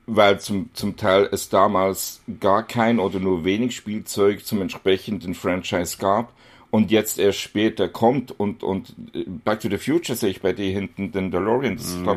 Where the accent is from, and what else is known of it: Basel, Basel-Stadt, Switzerland